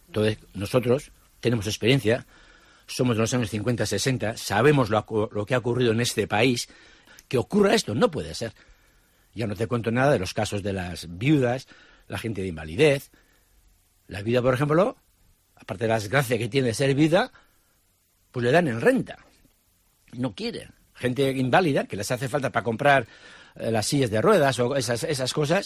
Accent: Getaria, Basque Country, Spain; quitando la pesca, que yo soy de Guetaria, quitando los caseros

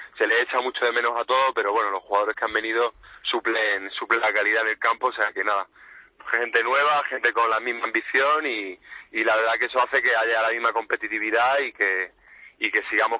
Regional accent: Marbella, Andalusia, Spain; moved away as an adult; fui el primero que me vine de Marbella, estuve un año jugando en Inglaterra al acabar mis estudios

